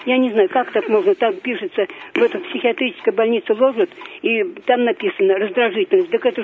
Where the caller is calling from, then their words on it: Nizhny Tagil, Sverdlovsk Oblast, Russia; я из Тагила звоню